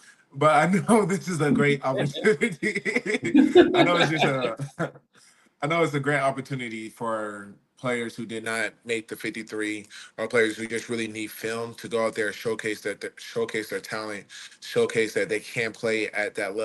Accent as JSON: {"language": "English", "town": "Kansas City", "region": "Missouri", "country": "United States", "said": "Especially, I'm from Kansas City, Missouri, so I always like the rivalry between Kansas City and the St. Louis Rams."}